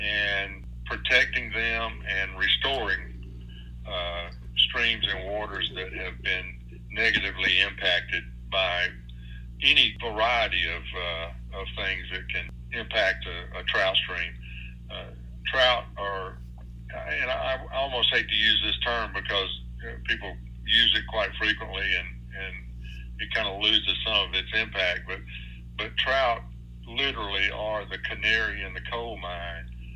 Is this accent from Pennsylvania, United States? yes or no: no; Georgia, United States; I did not grow up here. I grew up down in Middle Georgia in Jones County.